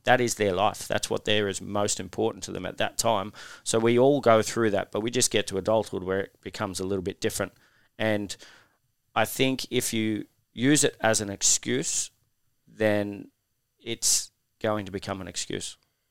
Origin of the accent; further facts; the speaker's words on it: Australia; I think as an Australian male growing up, that was part of my background.